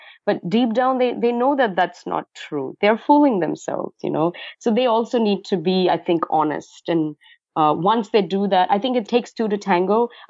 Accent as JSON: {"language": "English", "region": "California", "country": "United States", "said": "And I mean, I'm from California."}